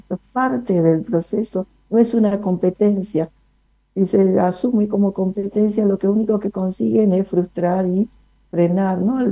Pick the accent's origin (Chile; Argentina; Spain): Argentina; Me incluyo, soy argentina de tercera generación.